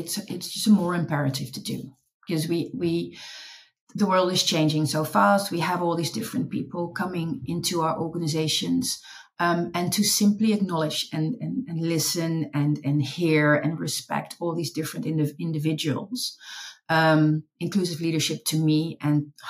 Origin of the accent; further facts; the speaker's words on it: Netherlands; born and raised in the Netherlands